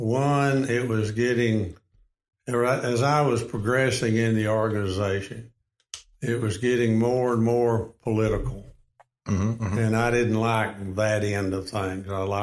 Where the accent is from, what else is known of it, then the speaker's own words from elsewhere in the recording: Frisco, Texas, United States; Well, I'm from Frisco, Texas.